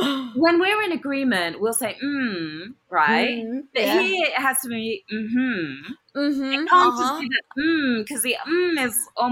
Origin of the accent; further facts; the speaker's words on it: United Kingdom; accent: British; within minutes, they start picking up my accent and just saying things with a bit of a British accent. And the same when I come home to the UK